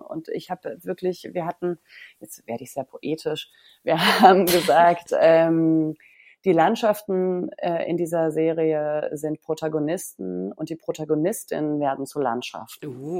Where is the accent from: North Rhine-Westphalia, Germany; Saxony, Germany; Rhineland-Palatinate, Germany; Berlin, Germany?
Berlin, Germany; was ich als Berlinerin doch erstaunlich fand.